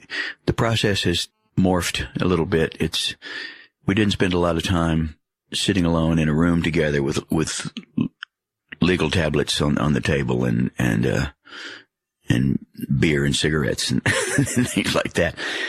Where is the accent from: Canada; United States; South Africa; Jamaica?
United States; Dallas, Texas; I know people in my hometown of Dallas, Texas who live that way.